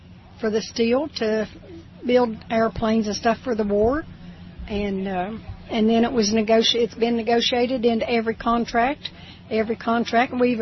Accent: West Virginia, United States; I'm born and raised in West Virginia.

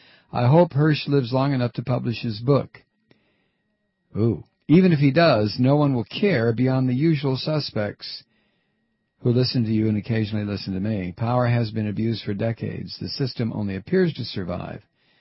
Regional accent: Toledo, Ohio, United States; When I was a kid growing up in Toledo, Ohio, all I wanted to do was someday to live in Detroit.

